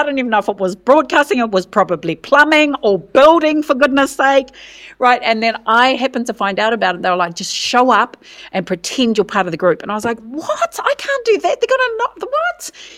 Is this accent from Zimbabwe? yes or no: no; Wairoa, Hawke's Bay, New Zealand; I'd never done it, right? I'm from Wairoa. I'm like, what the heck?